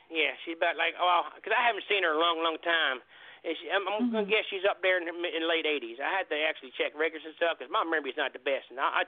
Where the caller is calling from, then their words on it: California, Iowa, United States; Well, I'm calling from California right now. I live in California. You know what I mean? California, IA.